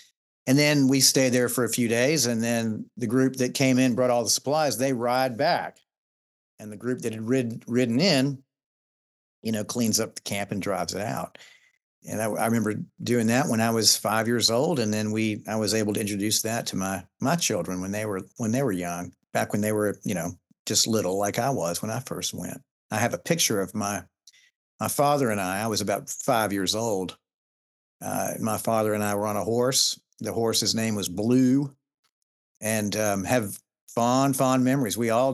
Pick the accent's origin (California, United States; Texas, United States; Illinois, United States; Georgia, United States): Georgia, United States; I was raised in Georgia, and I have a real strong attachment to my Southern heritage as well.